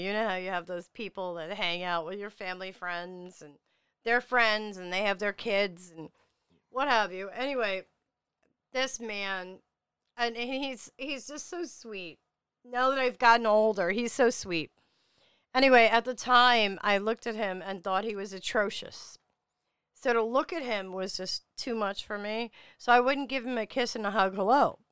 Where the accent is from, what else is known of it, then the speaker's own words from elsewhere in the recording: Staten Island, New York, United States; I am from Staten Island, New York. I am from Mob Wife Haven.